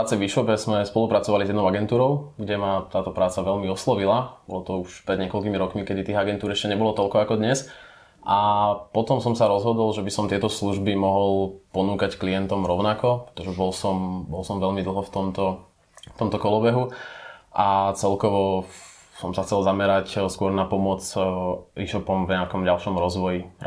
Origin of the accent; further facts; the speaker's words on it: Trenčín, Trenčín Region, Slovakia; pôsobíme v Trenčíne, v mojom rodnom meste, kde sme 4.